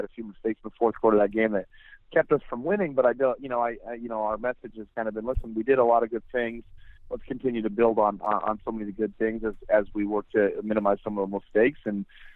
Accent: Oregon, United States; Well, I grew up in Oregon, so I have a Pacific Northwest resident card that gets me around this part.

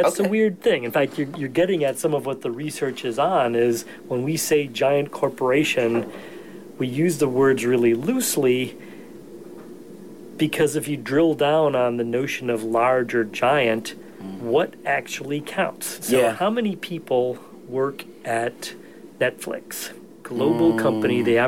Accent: Michigan, United States; So I grew up outside Detroit, and I didn't go directly to college.

